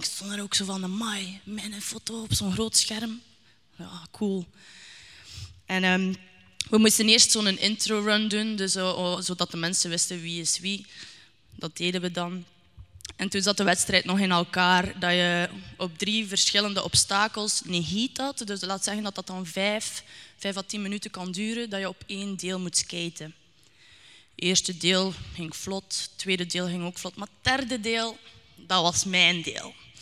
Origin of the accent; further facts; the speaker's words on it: Aalter, Flanders, Belgium; Als Belg uit de Aalter sta ik hier.